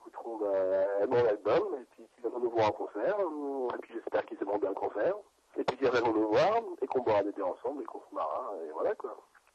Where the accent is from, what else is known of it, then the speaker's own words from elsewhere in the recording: France; parce que déjà parce que je suis français